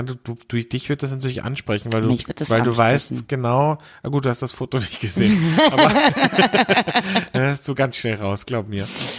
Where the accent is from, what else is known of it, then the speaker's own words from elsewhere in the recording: Austria; wie man bei uns in Österreich sagt